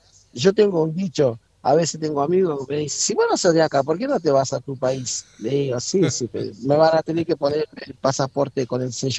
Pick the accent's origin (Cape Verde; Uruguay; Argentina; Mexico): Cape Verde; São Vicente; Yo soy de San Vicente, de São Vicente. Sí. Te lo digo en San Vicente para ser más fácil el entender.